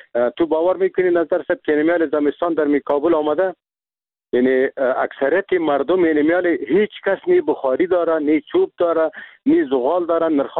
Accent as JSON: {"language": "Persian", "country": "Afghanistan", "tie": "born or raised there", "said": "ما خود مسلمان هستیم، ما افغان هستیم، از این ملت هستیم، یعنی میجا زندگی کردیم، در میجا تولد شدیم"}